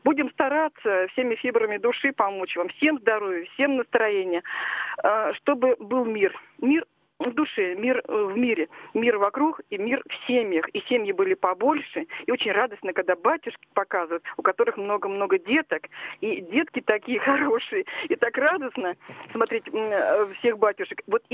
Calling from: Moscow Oblast, Russia; мы из Подмосковья.

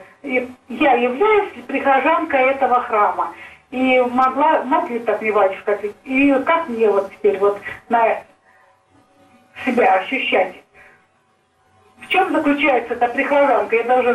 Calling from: Kursk, Kursk Oblast, Russia; я звоню из Курска.

